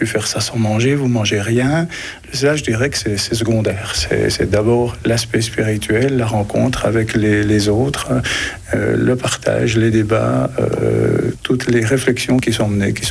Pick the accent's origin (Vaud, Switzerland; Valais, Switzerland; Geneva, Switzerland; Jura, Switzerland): Jura, Switzerland; Montsevelier; j'ai 64 ans et je viens de Montsevelier.